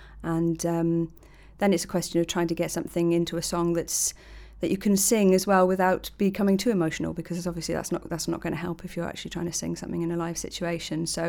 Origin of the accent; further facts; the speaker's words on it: Wales, United Kingdom; Well, I grew up in the Merthyr Valley, so I went past the scene of the accident on my way to school every day.